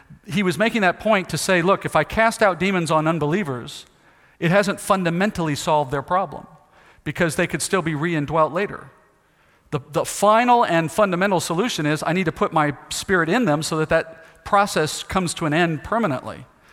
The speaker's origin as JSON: {"language": "English", "country": "United States", "said": "I'm an American. I was in the military. I'm pro-America, you know."}